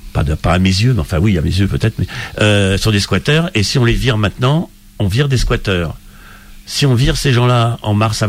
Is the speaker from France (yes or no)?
yes; Poitiers, Nouvelle-Aquitaine, France; Voilà, alors moi je suis de Poitiers